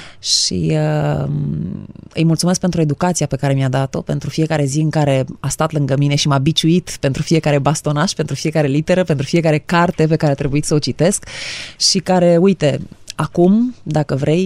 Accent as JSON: {"language": "Romanian", "town": "Coada Izvorului", "region": "Prahova", "country": "Romania", "tie": "born or raised there", "said": "Am crescut la bunicii mei o vreme, pentru că mama a avut ceva probleme de sănătate și am copilărit undeva într-un sat, se numește Coada Izvorului, în Prahova."}